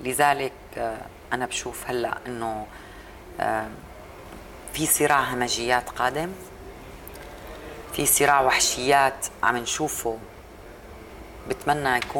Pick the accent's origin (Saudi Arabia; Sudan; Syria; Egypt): Syria; أنا لازم نحن كسوريين نجونا وعايشين ما نعمل مستحيل